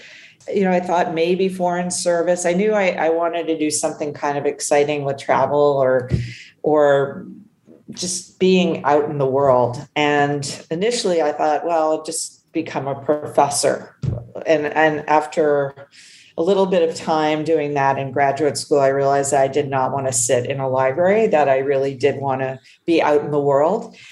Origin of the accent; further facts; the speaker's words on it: Ottawa, Ontario, Canada; So I grew up in Ottawa, Canada. So I grew up in Ottawa, the capital of Canada, and was exposed to a lot around politics.